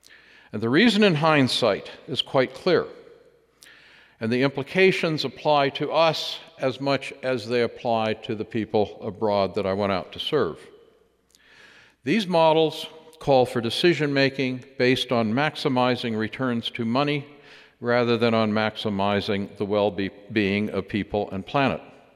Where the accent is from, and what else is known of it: Longview, Washington, United States; born or raised there